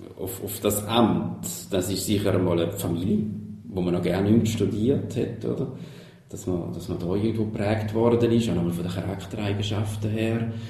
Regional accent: Wolfertswil, St. Gallen, Switzerland; Wir haben einen Pfarrer in Wolfertswil, wo ich aufgewachsen bin.

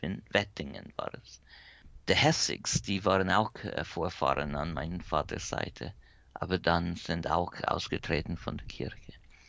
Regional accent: Helvetia, West Virginia, United States; So, ich bin aufgewachsen in den Bergen, in ein sehr evangelisches Gebiet. Und Helvetia, mein Heimatdorf da, ist gegründet 1869, so kurz nachdem West Virginia eine Stadt geworden ist. Ist auch sehr evangelisch. Fast alle die Siedler, mein Vaters Familie auch, waren aus Bern oder Berner Oberland.

